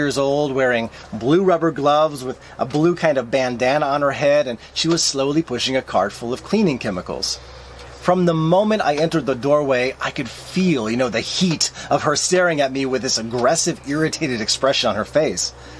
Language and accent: English; United States; You see, growing up in American schools, the staff, the crew responsible for cleaning, in my experience, never ever got involved with policing the school.